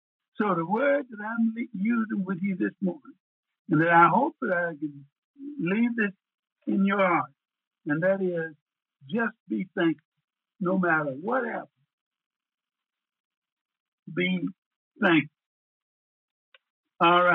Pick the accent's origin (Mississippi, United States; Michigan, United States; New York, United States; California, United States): Mississippi, United States; when I grew up in Mississippi, back in 1933 when I was born